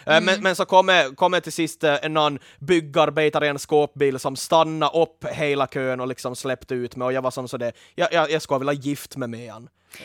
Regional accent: Ostrobothnia, Finland; Mind you, jag är uppvuxen i Österbotten.

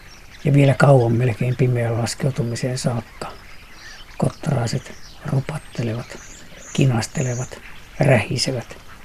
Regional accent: Lappee, South Karelia, Finland; Paajasen veljesten isä oli ainoa maanviljelijä, joka kannatti täällä suojelua silloin, kun minä tulin Lappeelta koulupoikana.

